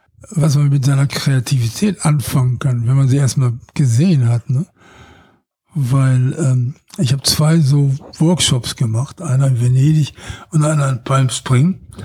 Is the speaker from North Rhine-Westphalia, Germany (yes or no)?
yes; North Rhine-Westphalia, Germany; Ja, ich bin aus dem Ruhrgebiet.